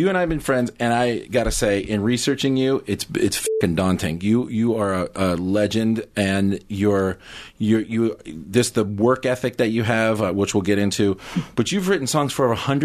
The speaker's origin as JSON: {"language": "English", "town": "San Fernando", "region": "California", "country": "United States", "tie": "born or raised there", "said": "in the East Valley, not even in the Good Valley. I grew up in San Fernando."}